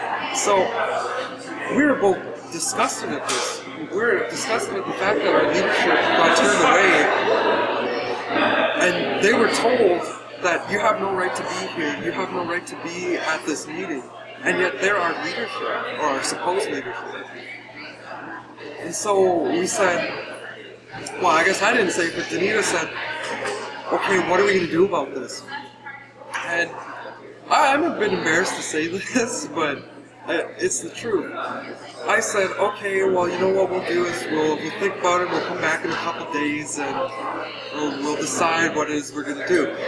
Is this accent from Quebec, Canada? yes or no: no; Prince George, British Columbia, Canada; I come from Prince George